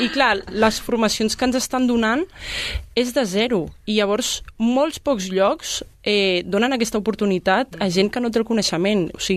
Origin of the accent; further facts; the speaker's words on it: El Vendrell, Catalonia, Spain; vinc de molt lluny, vinc del Vendrell